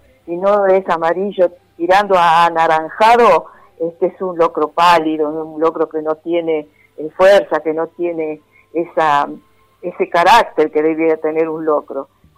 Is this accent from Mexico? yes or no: no; San Carlos, Salta, Argentina; En mi pueblo, por ejemplo, San Carlos, es un pueblo pegado a Cafayate.